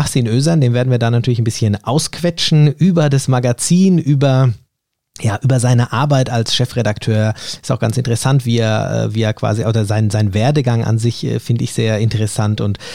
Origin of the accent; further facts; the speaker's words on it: Cologne, North Rhine-Westphalia, Germany; Wir sind beide aus Köln, haben uns aber erst hier kennengelernt.